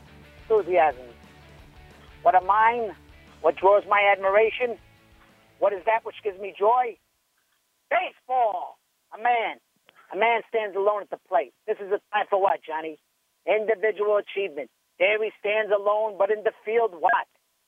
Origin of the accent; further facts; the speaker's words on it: Queens, New York, United States; because I grew up at the end of Queens, right on the borderline of Valley Stream, Rosedale, and I grew up really all around Mets fans.